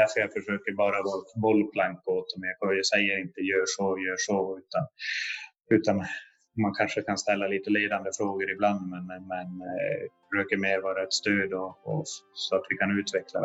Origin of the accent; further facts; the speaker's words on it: Haparanda, Norrbotten County, Sweden; Jag kom från Haparanda, hade inte med familjen.